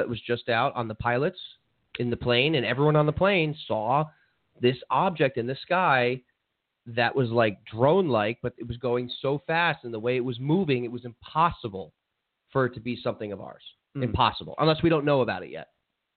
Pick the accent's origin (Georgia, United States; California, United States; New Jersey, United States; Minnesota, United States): New Jersey, United States; now in South Florida, United States; That's my home state, and I don't think the fishing gets enough credit there, especially from people here in South Florida